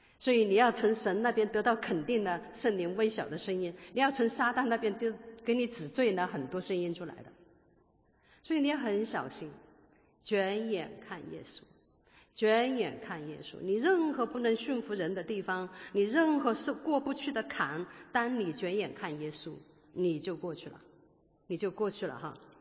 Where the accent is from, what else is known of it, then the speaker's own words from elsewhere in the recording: China; 特别是我们中国人好多时候不敢讲真话的